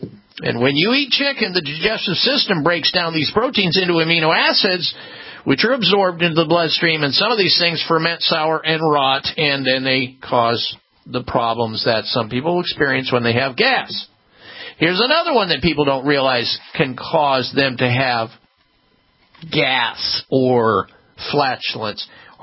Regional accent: Midwest, United States; Now, you may not know this, but beef and pork, frequently steaks and pork chops, which I used to eat growing up in the Midwest, could be behind offensive gas or flatulence.

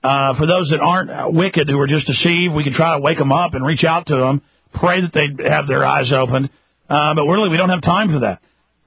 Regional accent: Southern US, United States

